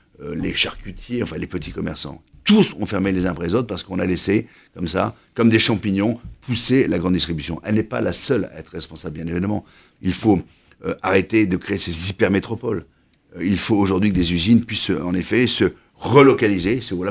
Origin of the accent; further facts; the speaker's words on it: Bergerac, Nouvelle-Aquitaine, France; Moi, je suis de Bergerac, mais à côté de Bergerac.